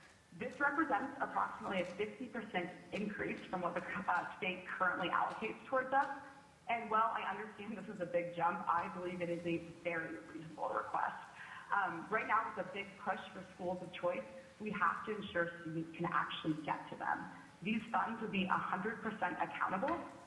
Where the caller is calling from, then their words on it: Fairbanks, Alaska, United States; I'm calling from Fairbanks, Alaska.